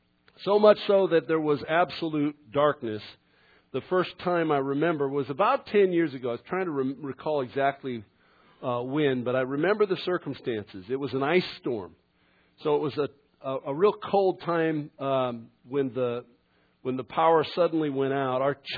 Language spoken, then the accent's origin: English; California, United States; We came from Southern Cal, where they don't have too many ice storms that knock out the power.